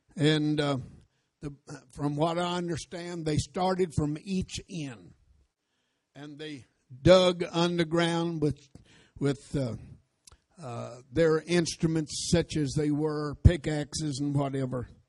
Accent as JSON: {"language": "English", "country": "United States", "said": "I am an American through and through."}